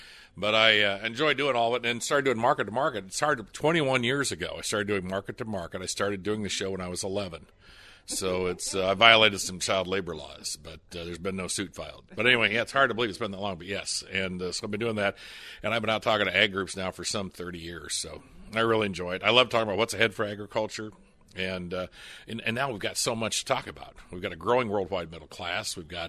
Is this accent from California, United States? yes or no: no; Illinois, United States; also born or lived in Lafayette / West Lafayette / Naperville; I'm from Central Illinois originally. My people farmed along the Indiana-Illinois state line.